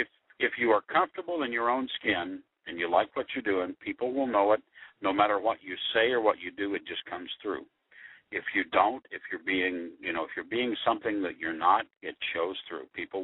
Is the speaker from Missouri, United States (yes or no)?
no; Indianapolis, Indiana, United States; I grew up in Indianapolis or west of Indianapolis and worked in Plainfield and Lebanon and some different places.